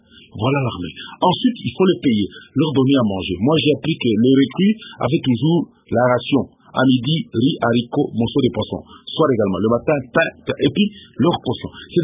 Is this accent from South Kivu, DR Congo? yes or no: yes; Bukavu, South Kivu, DR Congo; quand moi j'étais adolescent, chaque année, je voyais dans ma ville natale à Bukavu